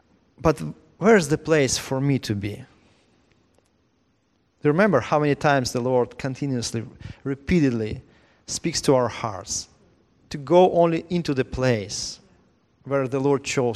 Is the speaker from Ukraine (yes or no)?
yes; Ukraine; now in Florida, United States; We live in America, and I'm also living in Florida and America. I came from Ukraine some years ago.